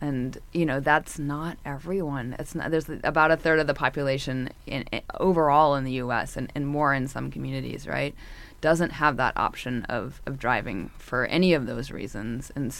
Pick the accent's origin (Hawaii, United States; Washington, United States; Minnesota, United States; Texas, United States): Washington, United States; also born or lived in New York City; I grew up in Washington State and I live in Washington State now. But in between, I lived in New York City for many years and spent about a year here in Tucson